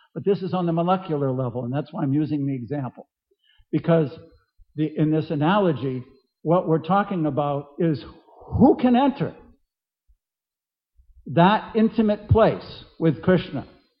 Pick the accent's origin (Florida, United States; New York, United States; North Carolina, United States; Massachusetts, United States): Massachusetts, United States; And I grew up on Cape Cod, which is in Massachusetts, and off the coast of Cape Cod, there's two islands, Nantucket and Martha's Vineyard